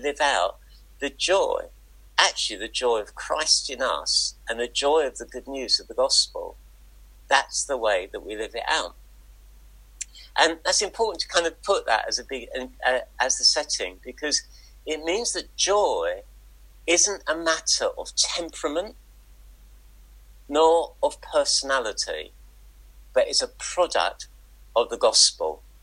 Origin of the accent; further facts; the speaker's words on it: London, United Kingdom; I grew up in North London, home of a very important and good football team, and I was a post-war child